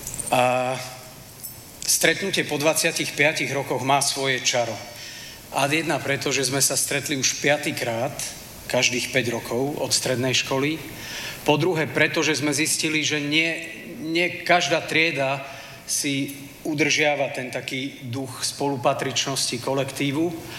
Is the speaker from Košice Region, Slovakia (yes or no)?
no; Vranov nad Topľou, Prešov Region, Slovakia; Pochádzam z Vranova nad Topľou, čo logicky vyplýva, že mám viac rokov ako 25 a konkrétne 43.